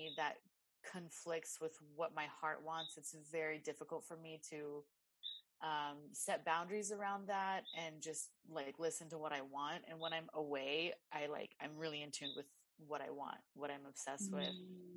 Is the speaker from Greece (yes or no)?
no; San Diego, California, United States; as much as I love my hometown in San Diego, as much as I love my family and friends here